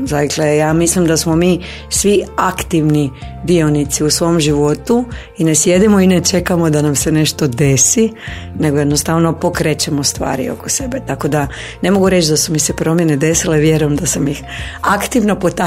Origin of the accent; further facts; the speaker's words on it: Rijeka, Primorje-Gorski Kotar County, Croatia; a ja sam Riječanka, ja čak i ne znam slovenski